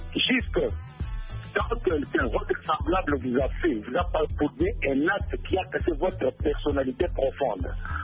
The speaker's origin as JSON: {"language": "French", "town": "Kananga", "region": "Kasaï-Central", "country": "DR Congo", "said": "nous disons, nous ici, chez nous à Kananga"}